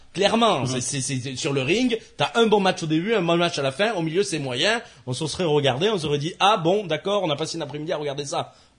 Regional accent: France; now in abroad; Moi, je suis français, même si j'habite à l'étranger.

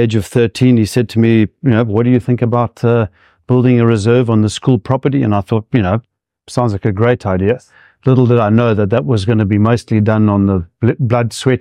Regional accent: Zimbabwe; growing up, born and growing up in Zimbabwe

